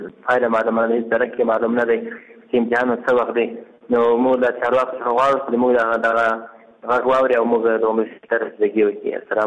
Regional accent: Ghazni, Afghanistan; د غزنی ولایت اوسیدونکی یم

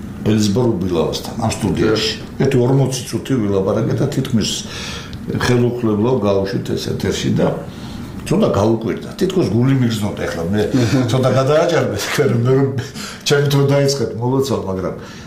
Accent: Racha-Lechkhumi and Kvemo Svaneti, Georgia; მეც რაჭიდან ვარ

